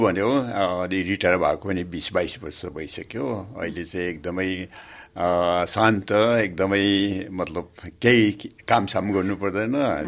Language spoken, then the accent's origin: Nepali; Darjeeling, West Bengal, India; moved away as an adult; also born or lived in Kathmandu; now in Melbourne, Australia; मेरो बाल्यकाल चाहिँ सबै चाहिँ दार्जिलिङमै बित्यो भनौँ, स्कुलिङ भयो, कलेज भयो, इभन युनिभर्सिटी पनि नर्थ बेङ्गाल युनिभर्सिटीमा पढिसकेपछि चाहिँ काठमाडौँ गएर